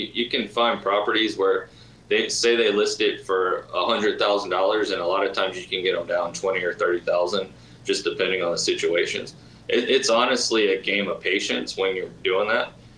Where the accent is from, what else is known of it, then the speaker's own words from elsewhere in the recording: Atlanta, Georgia, United States; I'm from Atlanta, and there's a presence in Atlanta with Lifestyles